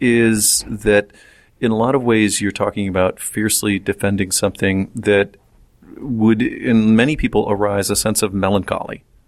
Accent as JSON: {"language": "English", "region": "Ohio", "country": "United States", "tie": "born or raised there", "said": "I remembered from growing up near Toledo"}